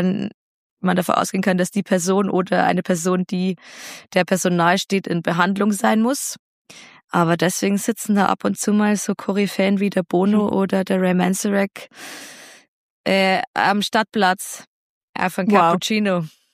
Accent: Bad Aibling, Bavaria, Germany; also der Keyboarder von den … ist quasi in meiner Heimatstadt verstorben.

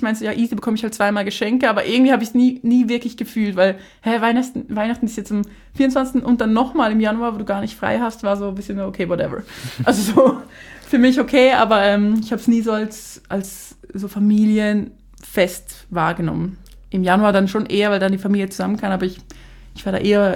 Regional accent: Switzerland; accent: Swiss; first language Swiss German; merkt man, dass ich halt einen Schweizer Akzent habe. Also ich habe einen anderen Akzent, halt weil ich so Schweizerdeutsch eigentlich als Muttersprache auch sehe.

